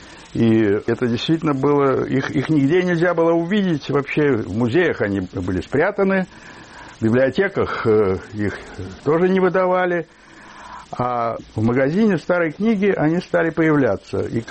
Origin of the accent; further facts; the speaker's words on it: Saint Petersburg, Russia; now in United States; Я бывший ленинградец.